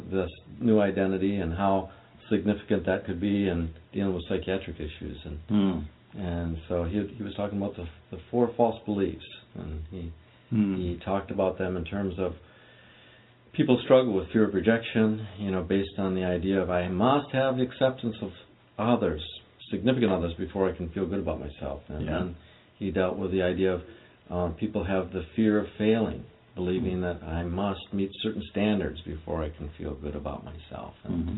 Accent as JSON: {"language": "English", "region": "Wisconsin", "country": "United States", "said": "no, I'm from Wisconsin, northern Wisconsin."}